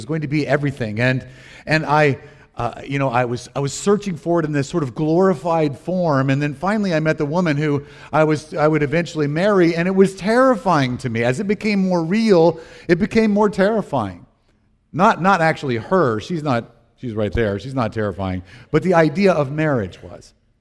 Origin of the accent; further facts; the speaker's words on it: Deep South, United States; I grew up in the Deep South, in the Bible Belt.